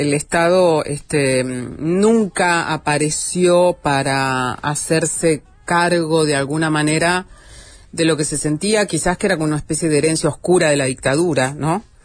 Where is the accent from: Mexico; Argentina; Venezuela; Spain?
Argentina; lo que puedo ver también como ciudadana argentina, ¿no? Alguien de acá